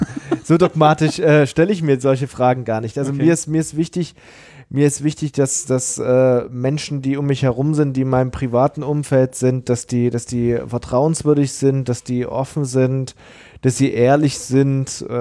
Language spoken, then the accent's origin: German; East Germany, Germany; klar sage ich da Ossi, weil ja, ich komme aus dem Osten Deutschlands